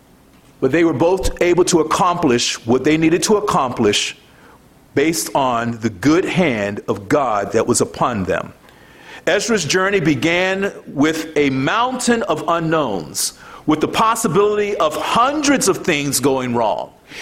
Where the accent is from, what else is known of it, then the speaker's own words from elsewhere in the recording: Baltimore, Maryland, United States; Now, I grew up in Baltimore, and that's not a good thing to do.